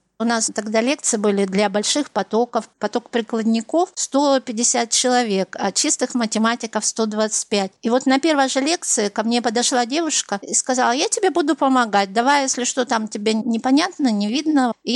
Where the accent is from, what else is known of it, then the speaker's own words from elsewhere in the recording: Irkutsk, Irkutsk Oblast, Russia; Я родилась в Иркутске и проживаю в Иркутске.